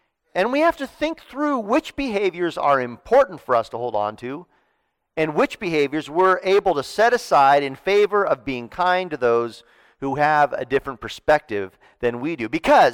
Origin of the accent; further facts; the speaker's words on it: Mendocino, California, United States; This is not Santa Cruz or Berkeley or my hometown of Mendocino